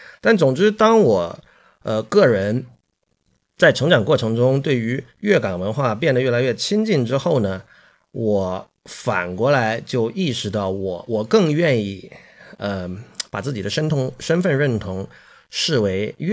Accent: Shenzhen, Guangdong, China; 因为我生于1980年，然后我在深圳长大。大家当然知道80年代的深圳是非常荒芜的。我们家里呢是从北方移居到深圳，

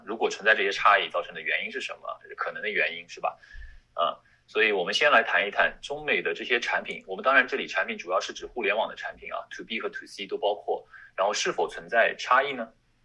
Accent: Suzhou, Jiangsu, China; 然后我是苏州人，所以也正好是在中间

